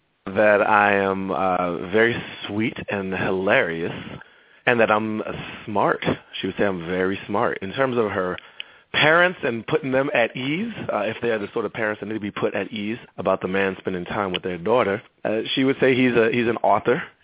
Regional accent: Washington, District of Columbia, United States; Yeah, D.C., you know, growing up in Columbia Heights in the 80s.

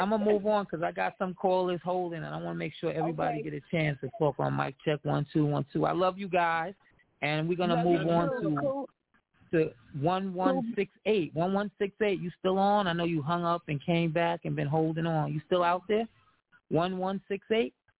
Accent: Brooklyn, New York, United States; now in Myrtle Beach, United States; And I'm Brooklyn, New York, by way to Myrtle Beach.

